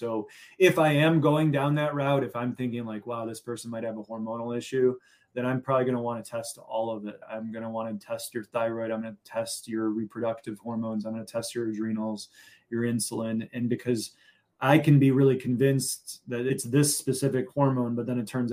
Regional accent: Chicago, Illinois, United States; I grew up in Chicago in the 90s, so I play basketball.

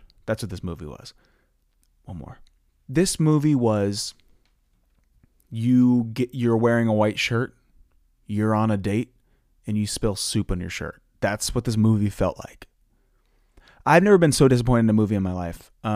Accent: Ohio, United States; now in Los Angeles, United States; But it's been really like gloomy in LA, which I like, because I'm from Ohio, and we're used to having most of the year be gloomy.

